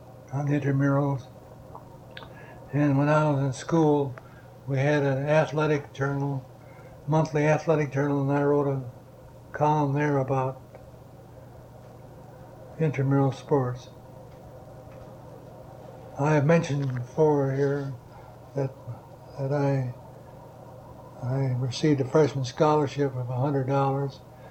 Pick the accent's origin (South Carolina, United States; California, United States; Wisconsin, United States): Wisconsin, United States; Rice Lake; the minister there was from my hometown, Rice Lake.